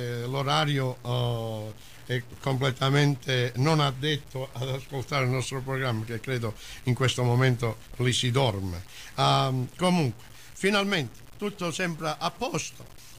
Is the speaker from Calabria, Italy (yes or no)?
yes; Calabria, Italy; Sì, soprattutto in Sila adesso delle nostre parti c'è qualcosa, di, mi hanno detto, di bellissimo.